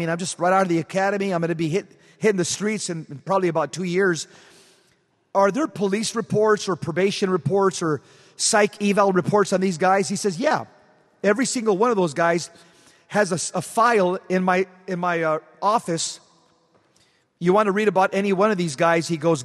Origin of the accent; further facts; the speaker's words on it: California, United States; I was born and raised in the Kumbaya Catholicism of Southern California, where balloons, banners, and butterflies was the norm.